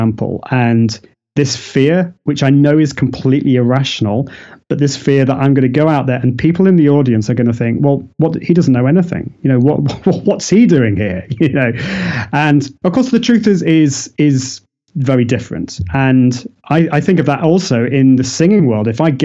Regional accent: Manchester, North West England, United Kingdom; This was in Manchester, my hometown here in the UK.

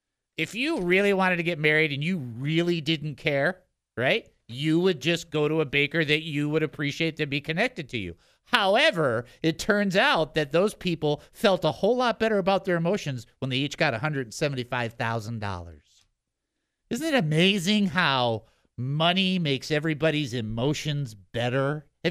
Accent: Detroit, Michigan, United States; being a person who's born and raised in Detroit and has a much better handle on some of the racial tension than people might think

